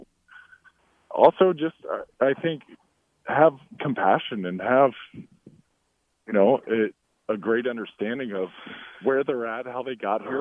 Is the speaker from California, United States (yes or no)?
no; Indianapolis, Indiana, United States; I was a huge Pacers fan growing up in Indianapolis